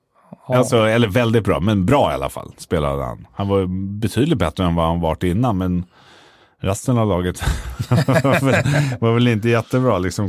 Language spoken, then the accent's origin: Swedish; Stockholm, Stockholm County, Sweden; Och jag har bott här hela mitt liv typ.